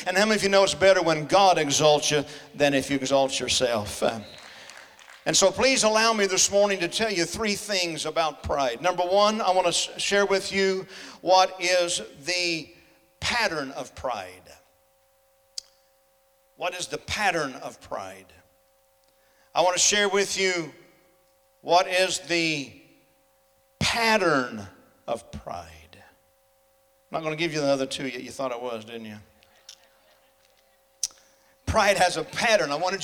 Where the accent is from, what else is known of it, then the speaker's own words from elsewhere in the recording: Oklahoma, United States; because I'm from Oklahoma, and Oklahoma and Oklahoma State were both in it